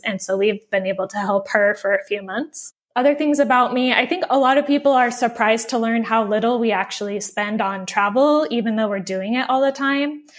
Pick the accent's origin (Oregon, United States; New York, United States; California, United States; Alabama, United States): Oregon, United States; We base ourselves in my home state of Oregon during the summers, which is the best time to be there.